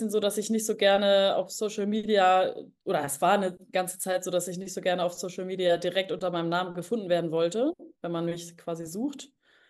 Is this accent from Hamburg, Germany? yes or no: yes; Hamburg, Germany; Ich bin eigentlich so im Osten von Hamburg groß geworden, so im ja, Bereich eigentlich Wandsbek